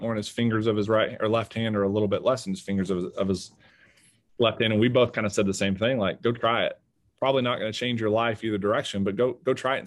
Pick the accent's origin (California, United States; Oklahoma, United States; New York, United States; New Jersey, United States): Oklahoma, United States; I mean, growing up in Oklahoma, I mean, I moved the ball around everywhere.